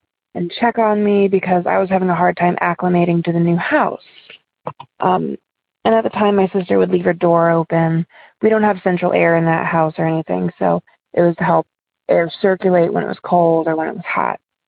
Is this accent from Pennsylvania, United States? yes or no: no; Ohio, United States; I'm from Ohio.